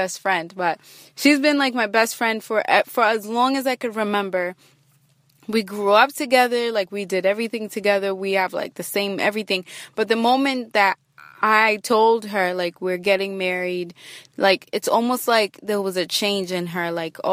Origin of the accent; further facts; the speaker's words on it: Kenya; So, as you guys know, I'm Kenyan, and Kennedy is Kenyan too, but he was born in America. I was born in Africa.